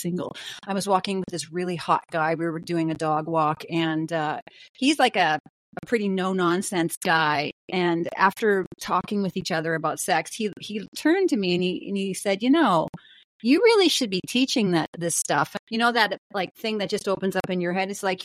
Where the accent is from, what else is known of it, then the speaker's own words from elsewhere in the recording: Canada; I am from Canada.